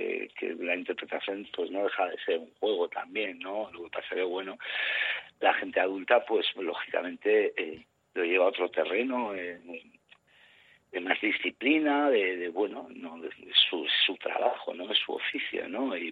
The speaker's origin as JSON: {"language": "Spanish", "town": "Arrasate-Mondragón", "region": "Basque Country", "country": "Spain", "tie": "born or raised there", "said": "volver a esas calles, ¿no?, donde yo crecí, en Arrasate Mondragón"}